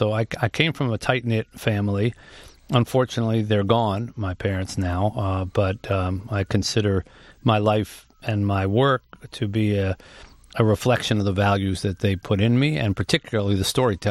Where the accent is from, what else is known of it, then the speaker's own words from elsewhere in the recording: New Jersey, United States; I was raised in South Jersey, just outside of Philadelphia. I was blessed with a mother and a father who didn't come from much. They were children of immigrants, but they believed in family.